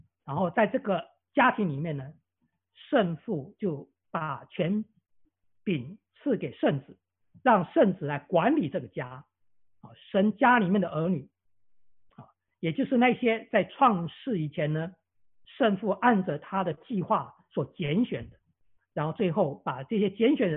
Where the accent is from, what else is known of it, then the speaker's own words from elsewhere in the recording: China; 我们中国人我想我们都是这样背景出来的，我们大部分都有佛教或道教的背景